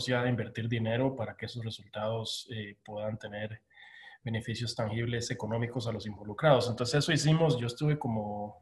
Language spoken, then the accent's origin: Spanish; Costa Rica; pero como estoy en mi país estoy tomándome muy buen café de altura, con una prensa francesa y toda la sofisticación correspondiente de un buen café. Entonces, si en Buenos Aires te comerías una buena carne y buen vino, en Costa Rica te tomas un buen café.